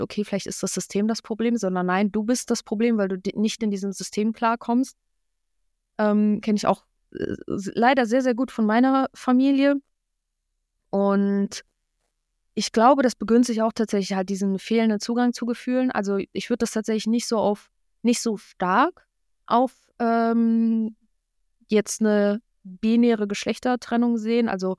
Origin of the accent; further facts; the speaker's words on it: Wrocław, Lower Silesian Voivodeship, Poland; now in Mainz, Germany; Was sowieso damals in Mainz bis zu meiner Heimatstadt Wrocław hat es auch so locker mit Grenzkontrollen locker 16 Stunden gedauert